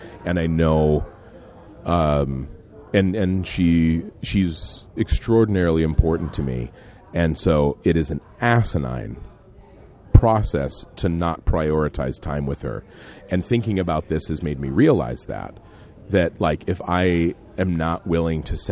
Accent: Midwest, United States; It's because we're from the Midwest. I think it is a Midwestern thing

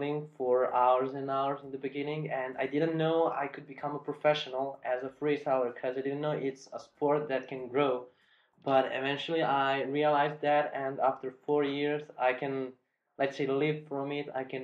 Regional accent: Smederevo, Šumadija and Western Serbia, Serbia; Okay, so I grew up in Smederevo, the place I was born in, as you already mentioned that.

